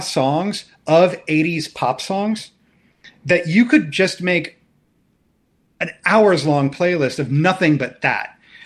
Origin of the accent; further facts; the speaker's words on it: Florida, United States; And then my home state of Florida, there's a bunch of them from there too.